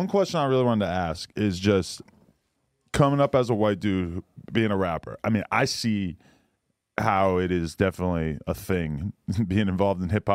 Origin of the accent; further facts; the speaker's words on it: East Coast, United States; Like, I grew up on the East Coast, and I saw a bunch of subtle racism